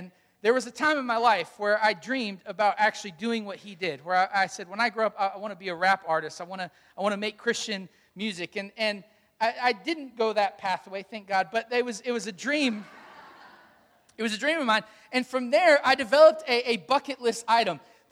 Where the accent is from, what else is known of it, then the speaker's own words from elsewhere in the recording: Hampton, Virginia, United States; we're not from Norfolk, we're from Hampton.